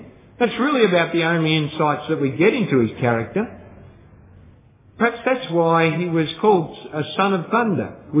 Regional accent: Melbourne, Victoria, Australia; I grew up in Melbourne

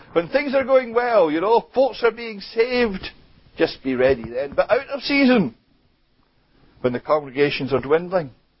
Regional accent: Glasgow, Scotland, United Kingdom; it was really quite a kind of Glasgow funeral, and I say that as a Glaswegian.

